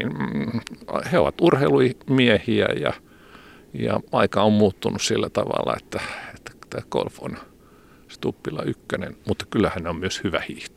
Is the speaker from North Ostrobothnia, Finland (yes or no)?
no; Helsinki, Uusimaa, Finland; kyllä mä olen helsinkiläinen tai pääkaupunkiseutulainen hiihtäjä etupäässä.